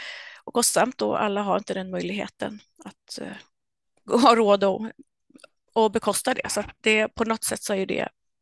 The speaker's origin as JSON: {"language": "Swedish", "region": "Örebro County", "country": "Sweden", "tie": "born or raised there", "lives_now": "Värnamo, Sweden", "said": "Och jag är uppvuxen i Örebro-trakten och jag är född in i frikyrkligheten som så många av oss är ju."}